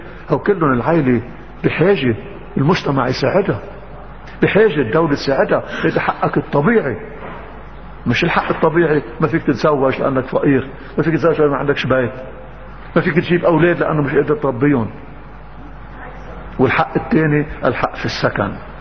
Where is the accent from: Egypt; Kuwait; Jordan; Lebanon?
Lebanon; بس انا ما انا كمواطن لبناني ما بقبل انه تستعملوا المؤدرات الدولة لخراب شعبها